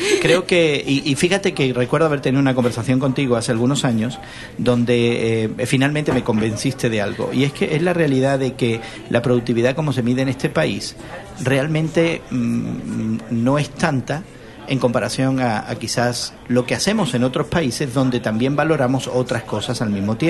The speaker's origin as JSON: {"language": "Spanish", "country": "Spain", "said": "hay trazo y seña de identidad con lo que somos también los españoles"}